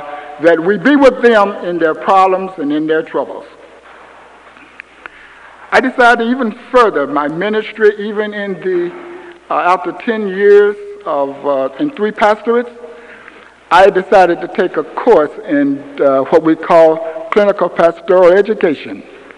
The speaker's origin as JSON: {"language": "English", "town": "East St. Louis", "region": "Illinois", "country": "United States", "tie": "born or raised there", "said": "My first call was to my hometown, East St. Louis, Illinois."}